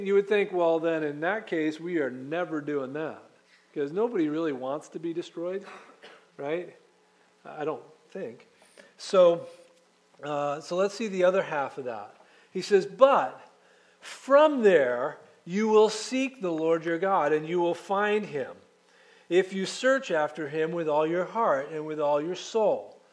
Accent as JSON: {"language": "English", "region": "New England", "country": "United States", "tie": "born or raised there", "said": "I was raised in New England, and in New England we fix things."}